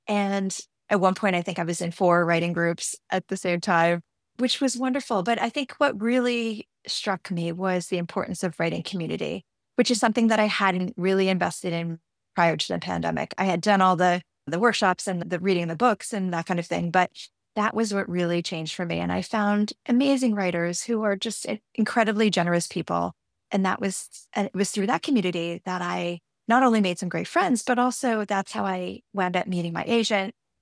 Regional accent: New Jersey, United States; I'm from New Jersey and a proud New Jerseyan.

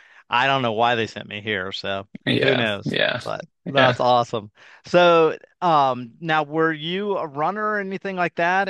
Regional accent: Colorado, United States; Yeah, I grew up in Colorado and became a ski bum in Colorado and Wyoming and Utah.

